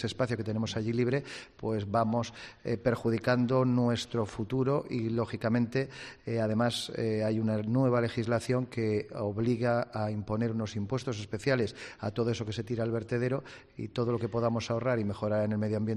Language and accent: Spanish; Penagos, Cantabria, Spain; La verdad que estamos en mi pueblo, estamos en mi ayuntamiento, yo que soy de Penagos